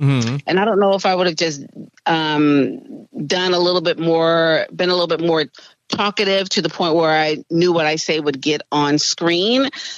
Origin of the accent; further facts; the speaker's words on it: West Coast, United States; he comes from New York. I come from the West Coast.